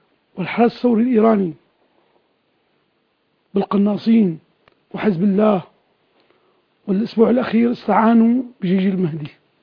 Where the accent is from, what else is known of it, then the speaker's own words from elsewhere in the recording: Syria; عم نتساءل كسوريين.